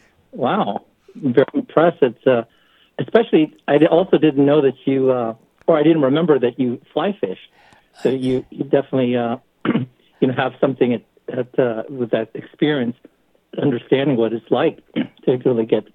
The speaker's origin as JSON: {"language": "English", "town": "San Francisco", "region": "California", "country": "United States", "tie": "born or raised there", "said": "Out when I grew up in San Francisco. I used to fish underneath the Golden Gate Bridge, of all things."}